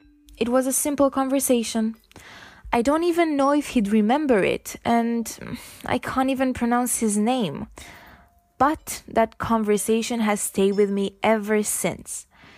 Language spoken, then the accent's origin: English; Romania; "I'm from Romania," I told him.